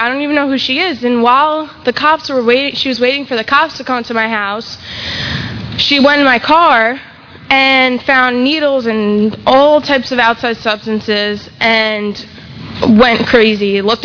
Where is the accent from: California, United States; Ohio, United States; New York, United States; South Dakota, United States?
New York, United States; And then also when I was 10 years old, I lived in New York. I grew up in New York, and my cousin used to come visit from Florida.